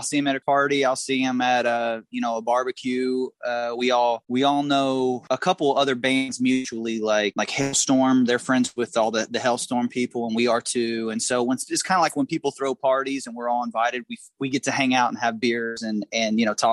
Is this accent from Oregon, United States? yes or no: no; Indiana, United States; born or raised there; now in Nashville, United States